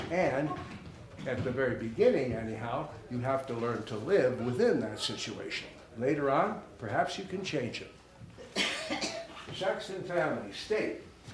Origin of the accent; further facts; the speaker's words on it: Buffalo, New York, United States; now in Canada; But I was born as an American in Buffalo, New York, and I lived much of my life there, but I'm now living in Canada, and I'm a Canadian citizen as well.